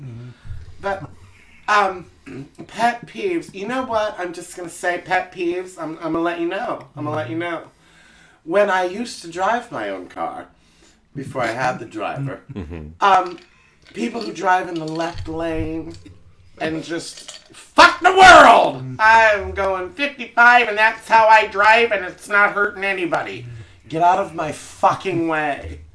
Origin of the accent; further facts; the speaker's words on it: Fort Wayne, Indiana, United States; I grew up in a wonderful town called Fort Wayne, Indiana, which we used to call Fart Stain, Indiana. It is the third largest city in Indiana